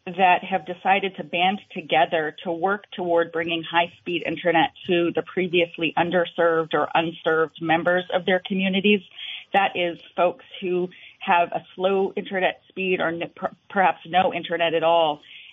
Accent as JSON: {"language": "English", "region": "Vermont", "country": "United States", "tie": "born or raised there", "said": "And I grew up here. I grew up in Vermont and in the 80s, and high-speed internet was not an option."}